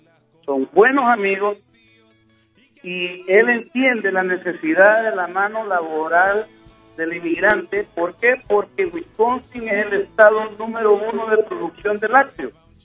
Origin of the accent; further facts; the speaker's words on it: Honduras; porque como buen hondureño te puedo decir que nosotros hemos dejado vulgarmente el lomo, nos hemos partido el lomo en este país